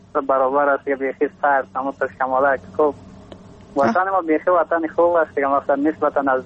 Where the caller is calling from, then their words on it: Takhar, Afghanistan; از باستان تخار،